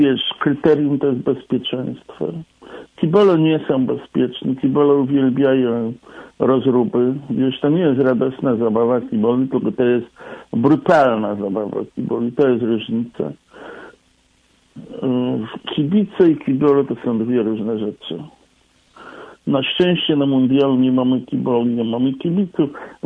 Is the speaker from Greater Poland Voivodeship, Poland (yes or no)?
yes; Poznań, Greater Poland Voivodeship, Poland; ja jestem poznaniakiem